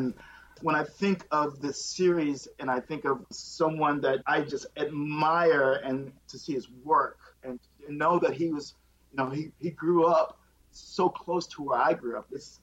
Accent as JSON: {"language": "English", "town": "Eufaula", "region": "Alabama", "country": "United States", "tie": "born there", "said": "which is really about an hour away from where I was born in Eufaula, Alabama."}